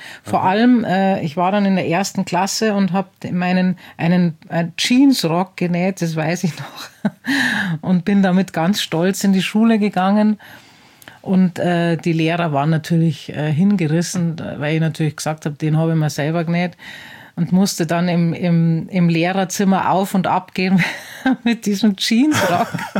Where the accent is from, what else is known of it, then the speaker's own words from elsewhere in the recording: Penzberg, Bavaria, Germany; born there; Ich bin in Penzberg geboren. Penzberg ist ein oberbayerisches Städtchen, circa 50 Kilometer südlich von München, zwischen Garmisch-Partenkirchen und München. Mhm. So in der Mitte drin, am Alpenrand.